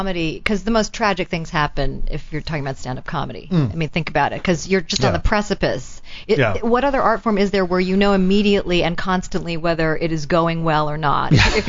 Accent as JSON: {"language": "English", "country": "South Korea", "said": "And I am from South Korea."}